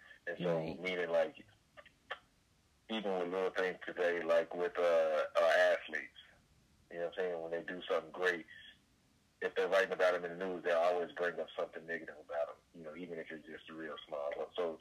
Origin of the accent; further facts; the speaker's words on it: Dallas, Texas, United States; I'm from Dallas, Texas.